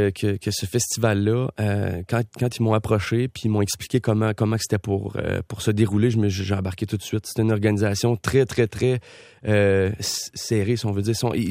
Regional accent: Quebec, Canada; first language French; parce que je suis fier d'être Québécois, puis je parle français, c'est ma première langue.

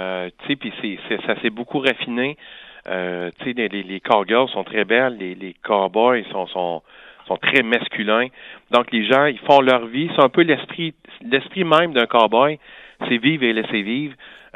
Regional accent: Saint-Tite, Quebec, Canada; Tu sais, les Québécois, on a le sang chaud, on aime se voir, on aime avoir du plaisir. C'est ce qu'on vit chez nous à Saint-Tite.

